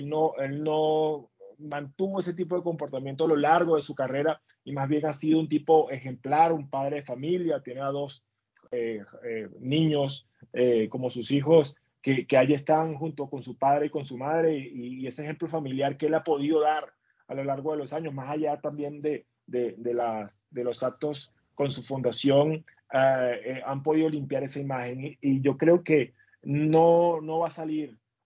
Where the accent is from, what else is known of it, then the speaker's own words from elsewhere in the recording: Venezuela; hablando como venezolano ahora